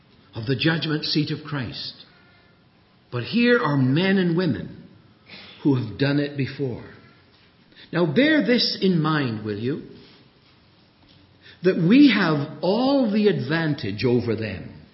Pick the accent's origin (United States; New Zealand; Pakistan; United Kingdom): United Kingdom; Treorchy, Wales; I went back to my hometown, Treorchy in South Wales.